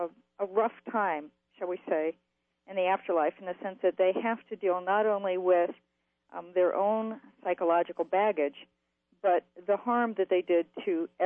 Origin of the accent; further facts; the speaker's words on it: Missouri, United States; now in California, United States; Well, I'm originally from Missouri, and I'm currently living in the Bay Area of California.